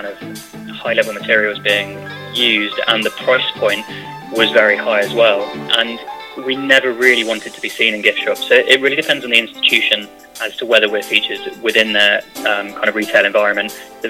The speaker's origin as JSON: {"language": "English", "region": "London", "country": "United Kingdom", "tie": "born or raised there", "said": "I grew up in London and I spent my childhood going to these places as well"}